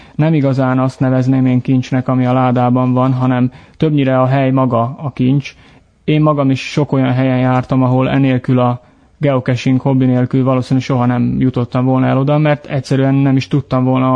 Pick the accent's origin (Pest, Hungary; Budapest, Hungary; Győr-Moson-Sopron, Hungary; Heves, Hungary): Győr-Moson-Sopron, Hungary; Győr; Én Győri lévén egy kicsit szívemen viselem annak a sorsát, hogy ez a mi szűkebb régiónk